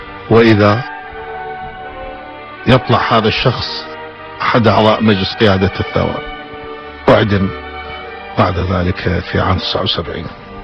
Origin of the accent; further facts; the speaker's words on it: Maysan, Iraq; also born or lived in Baghdad; ولدت في مدينة الكويت من لواء العمارة 1934. أكملت دراسة الابتدائية للصف السادس في مدرسة الكويت الابتدائية،